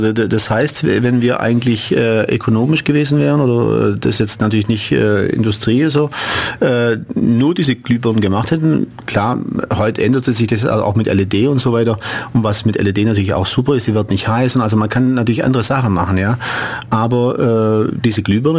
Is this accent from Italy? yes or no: yes; Italy; Das weiß ich als Italiener, klar.